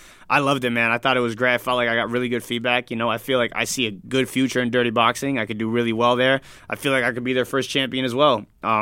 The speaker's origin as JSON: {"language": "English", "region": "Florida", "country": "United States", "tie": "born or raised there", "said": "I'm from Broward. Like I'm a South Florida guy."}